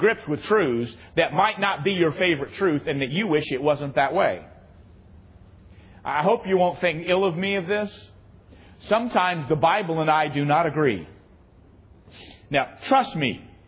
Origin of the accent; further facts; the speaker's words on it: Indianapolis, Indiana, United States; Turned out the guy was not only from Indianapolis, my hometown, he went to the same grade school I did.